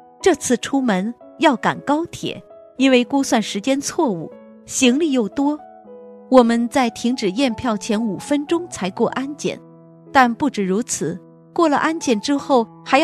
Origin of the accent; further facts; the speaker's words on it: South China, China; 我虽然是在南方长大的，但从小吃着北方的饭菜